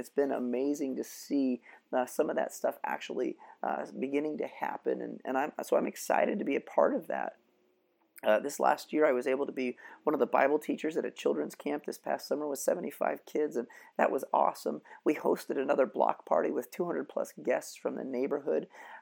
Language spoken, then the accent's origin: English; West Virginia, United States; also born or lived in West Coast; I was born on the West Coast, and then we moved back east. And for the most part, I grew up in a little tourist town in the eastern panhandle of West Virginia.